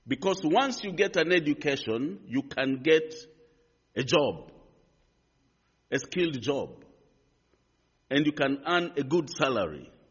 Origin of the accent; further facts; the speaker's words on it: Nairobi, Kenya; Well, I come from Kenya, and you can see the map of Kenya on the screen.